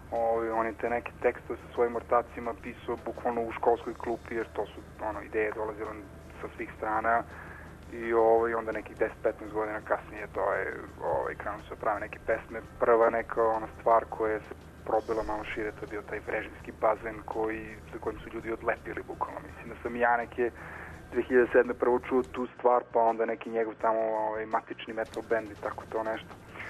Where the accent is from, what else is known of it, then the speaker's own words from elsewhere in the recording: Niš, Southern and Eastern Serbia, Serbia; Ne, dolazimo iz Niša